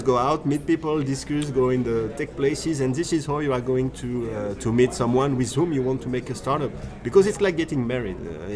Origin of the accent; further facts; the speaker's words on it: Paris, Île-de-France, France; also born or lived in Romania / Latvia; So I'm really from France, from Paris. Spent all my life there.